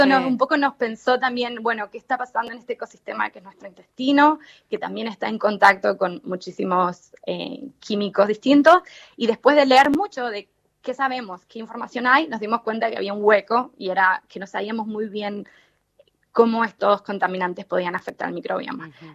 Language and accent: Spanish; Mendoza, Argentina; soy mendocina, sí, pero estudié en Quilmes, en Buenos Aires.